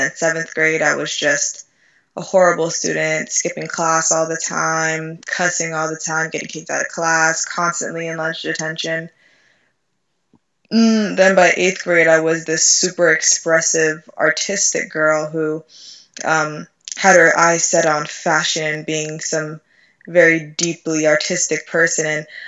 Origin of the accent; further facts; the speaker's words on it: Nigeria; For those of you who don't know, I'm Nigerian. I didn't like being Nigerian.